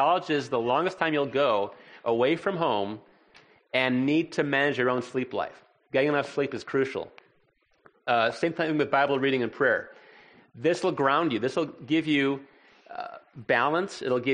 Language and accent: English; Illinois, United States; I grew up in Illinois. A lot of my friends went to Champaign-Urbana.